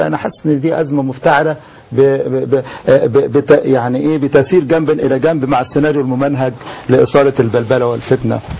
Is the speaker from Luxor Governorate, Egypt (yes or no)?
yes; Luxor, Luxor Governorate, Egypt; انا على فكرة من الاقصر